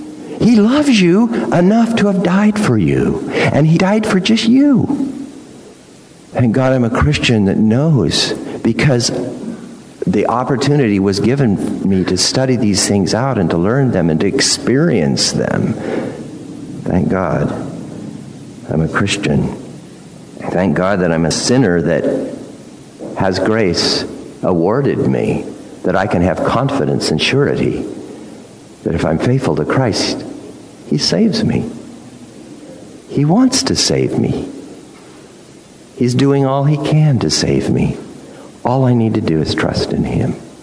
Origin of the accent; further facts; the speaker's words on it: Oregon, United States; but I am glad I'm from Oregon. Oregon is kind of like the perfect place to live, I think.